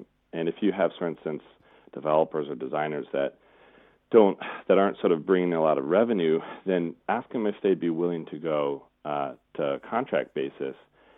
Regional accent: United States; moved away as an adult; now in United Kingdom; I'm American, but I've been living here for 8 years.

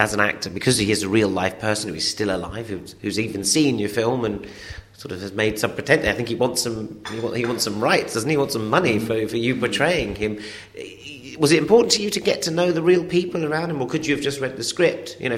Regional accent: England, United Kingdom; And as an Englishman, we've never had a revolution.

